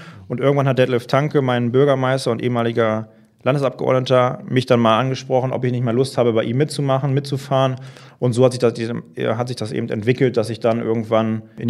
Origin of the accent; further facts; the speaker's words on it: Hillerse, Lower Saxony, Germany; Ich wohne mein Leben lang in Hillerse. Dort fühle ich mich auch pudelwohl. Das ist ein schönes Dorf